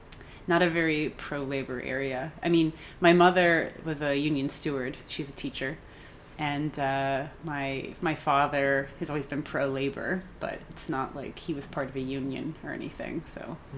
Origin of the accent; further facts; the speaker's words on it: Indiana, United States; now in New Westminster, Canada; I'm originally from Indiana, from the Midwest of the United States. And I came up to Canada, to the West Coast